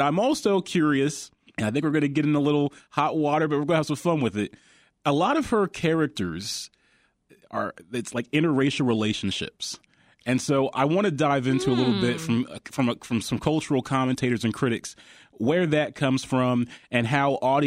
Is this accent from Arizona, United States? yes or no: no; Ohio, United States; Yeah. You know, I'm from Ohio. Great state of Ohio